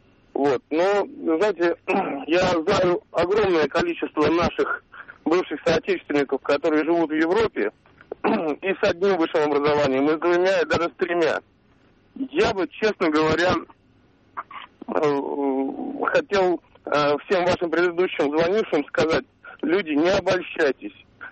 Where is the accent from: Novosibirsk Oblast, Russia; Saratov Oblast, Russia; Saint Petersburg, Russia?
Saint Petersburg, Russia; я из Санкт-Петербурга.